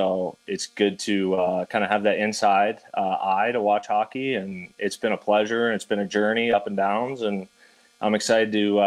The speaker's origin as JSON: {"language": "English", "region": "Colorado", "country": "United States", "tie": "born or raised there", "said": "So born and raised in Colorado and ended up playing junior hockey in the USHL for the Green Bay Gamblers."}